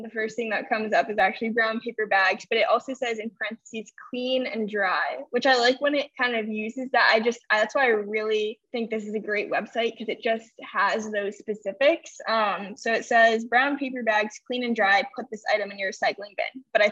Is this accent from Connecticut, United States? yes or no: yes; Connecticut, United States; agreed to fund us implementing it in my hometown in Connecticut.